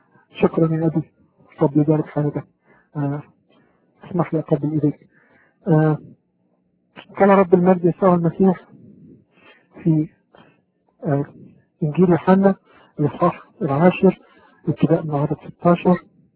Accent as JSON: {"language": "Arabic", "country": "Egypt", "said": "من مصر، اول مولود في اسره متدينه، والدي امام المسجد حتى الان في المنطقه اللي انا منها،"}